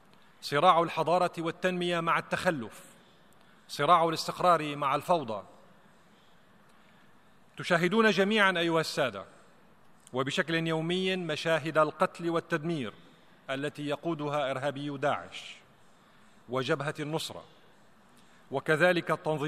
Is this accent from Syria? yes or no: yes; Syria; وتعاني بلادي سوريا التي تقع في قلب هذه المنطقة